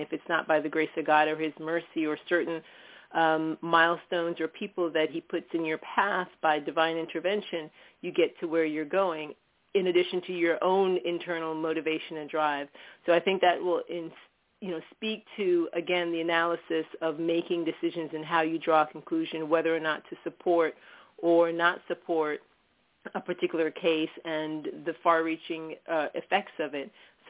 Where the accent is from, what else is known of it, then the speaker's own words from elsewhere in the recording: Miami, Florida, United States; Growing up in Miami, and I've, grown up in South Florida